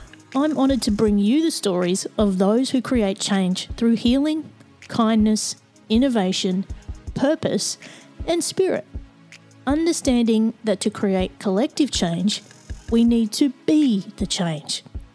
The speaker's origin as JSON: {"language": "English", "country": "Australia", "said": "I can be as Aussie and ochre as I want and I love that."}